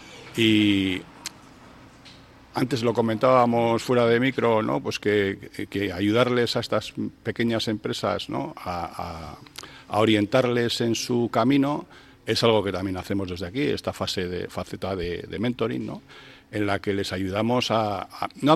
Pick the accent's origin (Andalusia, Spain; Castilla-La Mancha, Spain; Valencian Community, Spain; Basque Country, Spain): Basque Country, Spain; Bilbao; a mí particularmente como bilbaíno y como vizcaíno